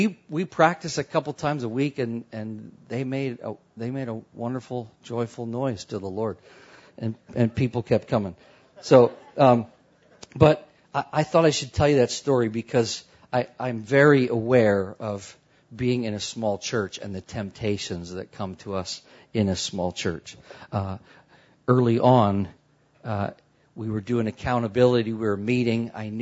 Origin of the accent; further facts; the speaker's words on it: Vancouver, British Columbia, Canada; I'm from Vancouver, Canada.